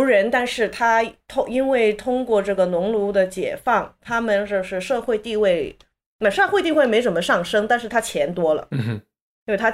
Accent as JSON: {"language": "Chinese", "country": "Hong Kong", "tie": "born or raised there", "said": "因为我在香港长大的时候，我们小时候就是整个社会看国内的就是这种眼光。"}